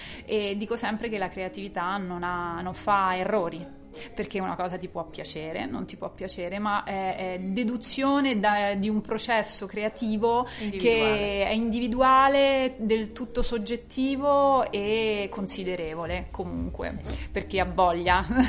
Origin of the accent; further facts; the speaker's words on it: Rome, Lazio, Italy; Sì, io sono di Roma